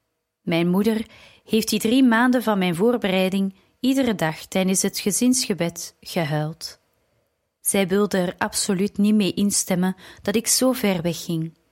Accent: India; Dutch is a second language; moved away as an adult; now in Germany; mijn moeder al zo lang wenste dat ik in India als zuster werkzaam kon zijn.

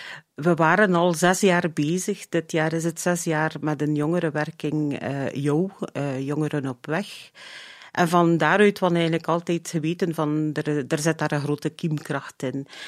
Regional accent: Flanders, Belgium; we zijn West-Vlamingen, de G en de H zijn al heel moeilijk.

